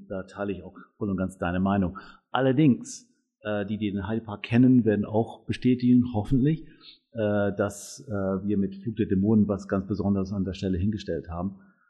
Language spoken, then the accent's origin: German; Scotland, United Kingdom; German is a second language; moved away as an adult; now in Bad Oldesloe, Germany; Ich komme ursprünglich, das hört man ein klein bisschen aus dem Akzent immer noch und die Sprachweise, ich komme aus Großbritannien, genauer gesagt aus Schottland.